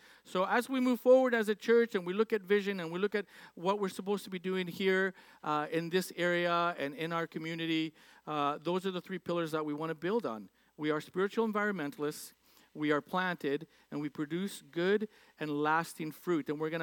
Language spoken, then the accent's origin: English; Alberta, Canada; growing up in Alberta and being a pipeline kind of believing kid